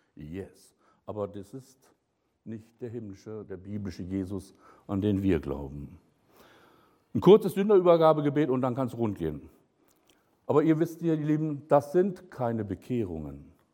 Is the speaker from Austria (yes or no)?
no; Northern Germany, Germany; Bei uns im Norden, wo ich herkomme, gab es mal eine Prophetenschule.